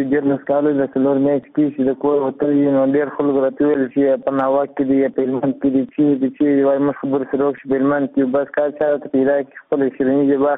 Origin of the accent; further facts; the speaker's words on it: Kandahar, Afghanistan; زه د کندهار ولایت نه یم.